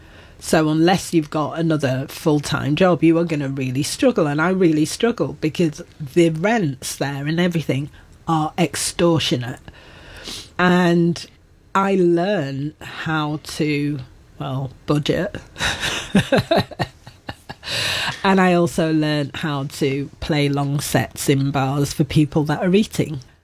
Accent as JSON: {"language": "English", "town": "Manchester", "region": "North West England", "country": "United Kingdom", "said": "I'm from Manchester, you know, that's everything to do with, you know, the reasons why they loved me when I got there was I wasn't playing French."}